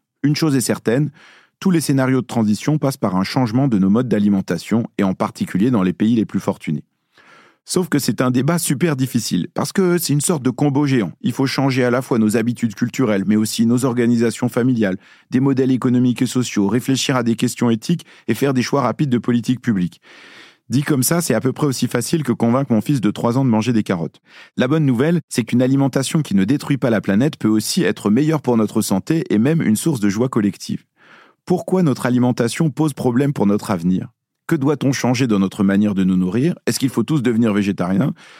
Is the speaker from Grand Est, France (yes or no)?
no; Lyon, Auvergne-Rhône-Alpes, France; je suis lyonnais et libanais, et je viens de deux traditions culturelles qui n'aiment pas trop être bousculées.